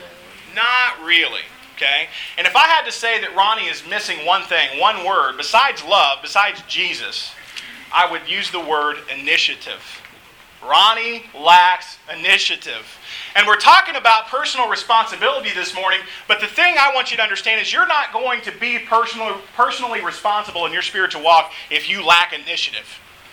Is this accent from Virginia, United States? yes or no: no; San Francisco, California, United States; I'm from San Francisco, a place where you can let your freak flag fly and nobody's going to look at you any differently.